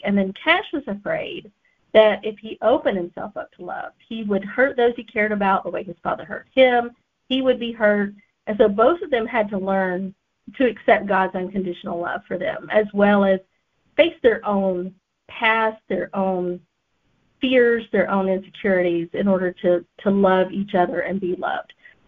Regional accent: Georgia, United States; And they have regional offices all over Georgia. And one of those is in my hometown.

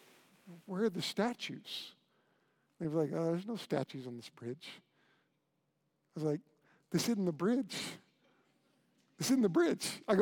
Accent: United States; he tries to see if I speak English. And I said, yeah, I'm from the United States.

